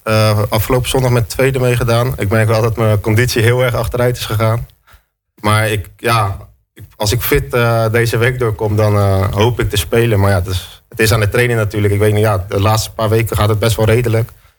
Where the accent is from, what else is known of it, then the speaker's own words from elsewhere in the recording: Amsterdam, North Holland, Netherlands; Als Amsterdammer, ja.